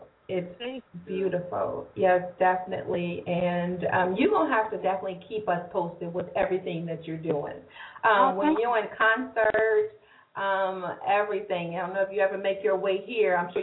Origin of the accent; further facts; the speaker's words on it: Chicago, Illinois, United States; I have Ugochi from, I believe she's out of Chicago right now, my hometown